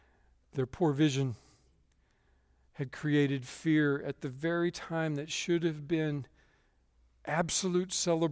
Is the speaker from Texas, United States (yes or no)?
yes; Dallas, Texas, United States; I'm from Dallas, as you guys know